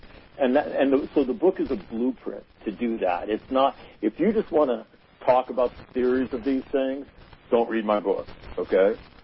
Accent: Sacramento, California, United States; The worst thing I've ever seen in my life, I grew up in Sacramento.

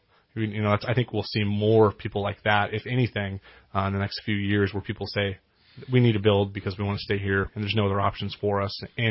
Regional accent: Trinity, California, United States; Because I remember I grew up in Trinity, and I went to Humboldt State.

